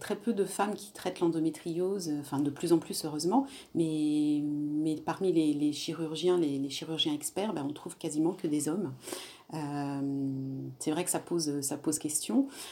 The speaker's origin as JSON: {"language": "French", "region": "Réunion", "country": "France", "said": "Moi, je suis réunionnaise et dans ma culture, les femmes supportent beaucoup sans rien dire non plus."}